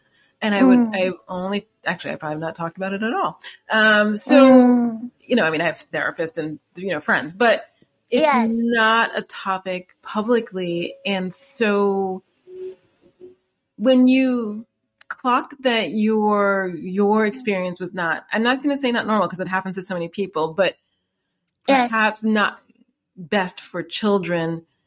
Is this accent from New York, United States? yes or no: yes; New York City, New York, United States; I went there after graduate school. I'm from New York City and then I live here, but that was